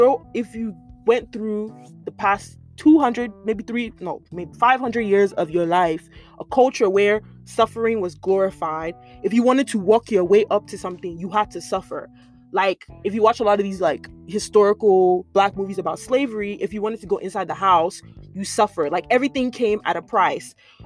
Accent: Nigeria; because I'm Nigerian, I'll focus more on the Nigerian aspect

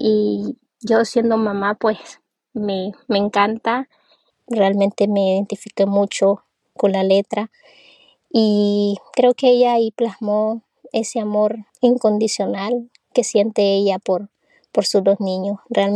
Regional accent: Nicaragua; now in United States; Soy de Nicaragua y actualmente resido en el estado de Luisiana.

